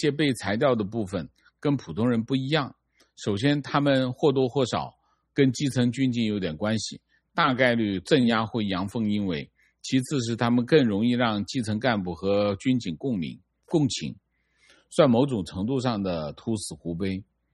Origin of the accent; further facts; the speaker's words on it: Taiwan; 作为一个台湾人，对文革没有实感，但白色恐怖是父辈深刻的记忆